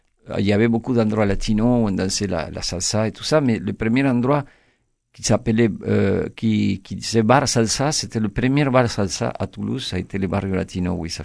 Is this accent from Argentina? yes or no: yes; Argentina; moved away as an adult; now in France; je suis parti d'Argentine à 19 ans.